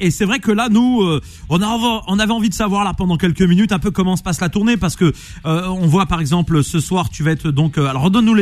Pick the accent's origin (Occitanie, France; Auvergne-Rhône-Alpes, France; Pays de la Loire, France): Pays de la Loire, France; Nantes; moi je suis nantais